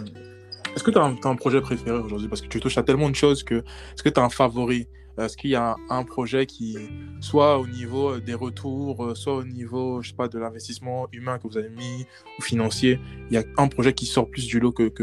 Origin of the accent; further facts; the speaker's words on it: Cameroon; Surtout que je suis camerounais